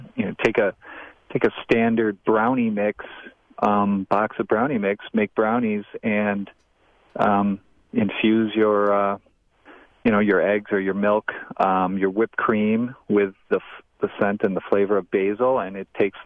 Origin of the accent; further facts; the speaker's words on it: Wisconsin, United States; We are from Wisconsin.